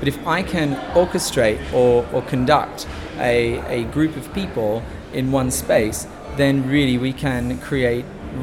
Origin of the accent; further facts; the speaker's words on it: Australia; So I'm Australian.